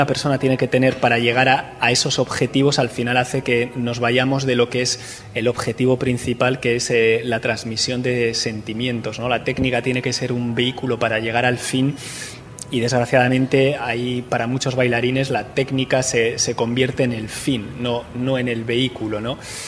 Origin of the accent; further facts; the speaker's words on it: Bilbao, Basque Country, Spain; yo soy de Bilbao, no soy vasco, soy de Bilbao.